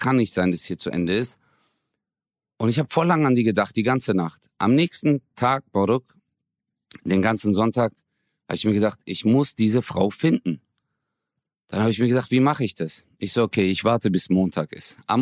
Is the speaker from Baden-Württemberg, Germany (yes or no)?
yes; Stuttgart, Baden-Württemberg, Germany; ich bin aus Stuttgart. Die so, ja, und deine Eltern und so? Ich so, aus der Türkei.